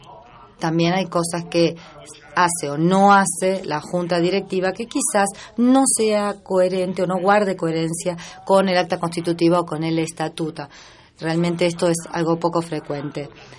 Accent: New Zealand; Vengo de Nueva Zelanda. Y eso me hace un poco más independiente en algunos aspectos, porque estoy al borde del mundo.

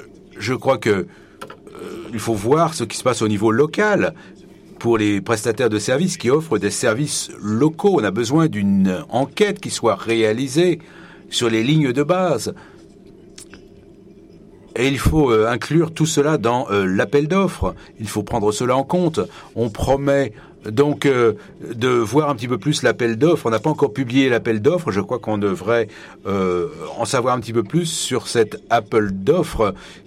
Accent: Egypt; je suis d'Égypte et je suis membre de ce groupe de travail stratégique

